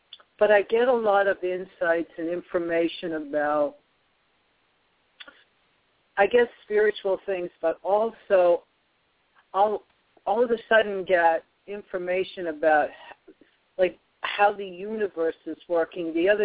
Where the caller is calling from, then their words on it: Louisiana, United States; I'm calling from Louisiana.